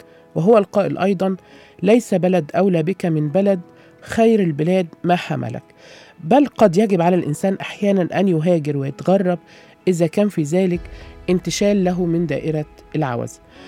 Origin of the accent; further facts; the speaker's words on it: Egypt; وبخاصة اننا كمصريين مطلعين على كل محافظه انطباع مميز